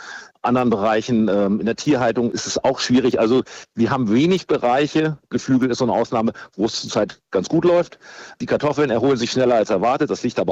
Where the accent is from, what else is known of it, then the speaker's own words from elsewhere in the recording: Lower Saxony, Germany; Also ich komme aus Ostniedersachsen.